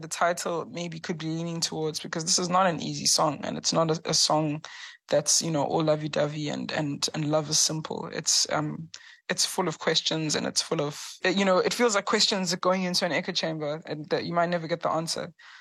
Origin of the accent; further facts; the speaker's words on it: East London, Eastern Cape, South Africa; I'm actually from the Eastern Cape. I grew up in a town called East London.